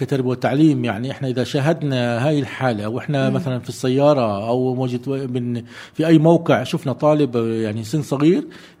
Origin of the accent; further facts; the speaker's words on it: Palestine; يعني إحنا شعب فلسطيني في عنا ظروف